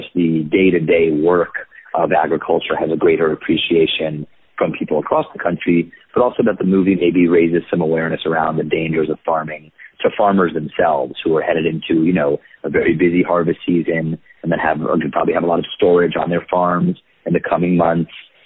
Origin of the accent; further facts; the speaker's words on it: New York City, New York, United States; I grew up in New York City, and I knew almost nothing about agriculture